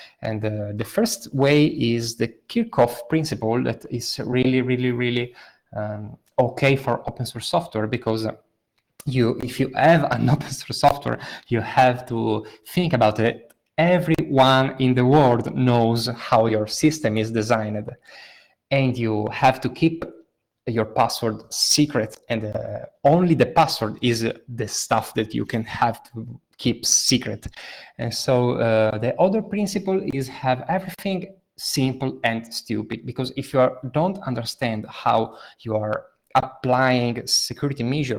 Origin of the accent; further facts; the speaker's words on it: Italy; And so I'm here from Italy because some months ago, the Italian Data Protection Authority said this interesting news that Google Analytics is now banned in the whole nation.